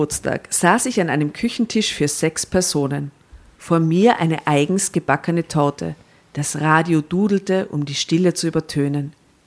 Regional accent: Seefeld, Tyrol, Austria; Hey, ich bin aus Seefeld und kenne das nicht.

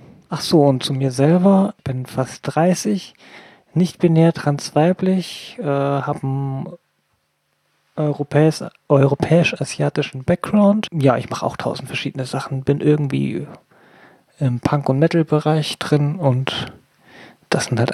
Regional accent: Hamburg, Germany; Ich komme aus Hamburg.

